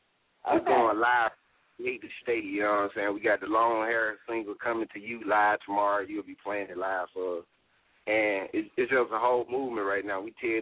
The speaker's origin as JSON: {"language": "English", "town": "Starkville", "region": "Mississippi", "country": "United States", "said": "I'm from Starkville, Mississippi, home of the Bulldog."}